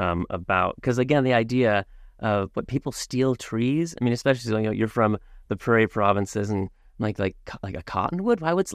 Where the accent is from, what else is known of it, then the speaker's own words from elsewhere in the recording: Pacific Northwest, United States; I grew up in the Pacific Northwest, spending most of my time outdoors.